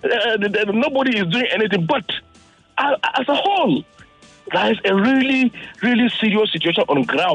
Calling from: Maiduguri, Borno, Nigeria; I'm calling from Maiduguri.

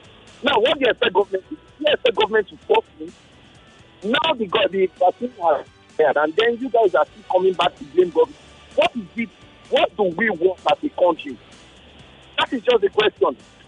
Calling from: Lekki, Lagos, Nigeria; I'm calling from Lekki.

